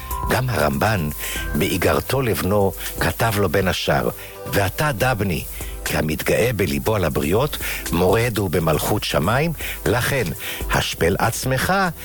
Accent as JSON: {"language": "Hebrew", "town": "Rehovot", "region": "Central District", "country": "Israel", "said": "אני מרחובות, ואז כך שבעזרת השם אנחנו בקרבת מקום"}